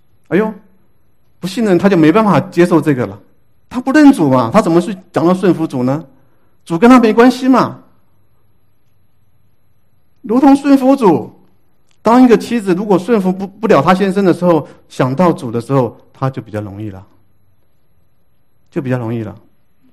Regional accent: China; 我想我们中国人的文化里面没有这句话

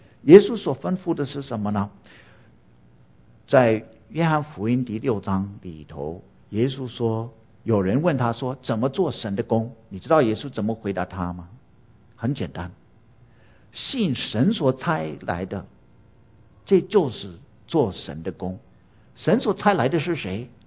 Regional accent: United States; Chinese is a second language; 不过各位朋友，我是土生土长的人，哎，在美国来的

